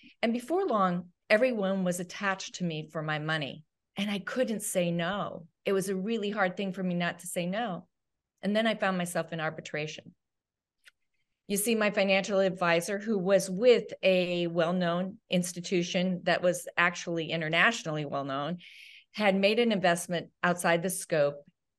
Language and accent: English; Wyoming, United States; I grew up out in Wyoming, and I'd walk out to the field and just hold my hands out and the horses would come.